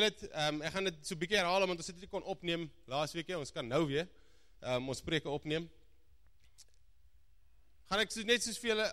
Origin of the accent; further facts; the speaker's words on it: De Aar, Northern Cape, South Africa; born there; Ek is gebore in De Aar.